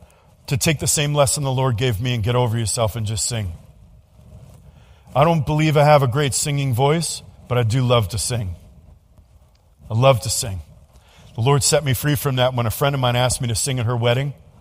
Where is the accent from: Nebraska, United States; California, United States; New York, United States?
New York, United States; New York City; Now, I'm from New York City, and we don't sing in New York City on the streets like that.